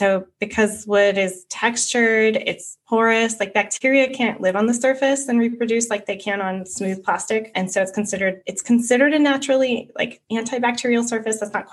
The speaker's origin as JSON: {"language": "English", "region": "California", "country": "United States", "said": "I am originally from California."}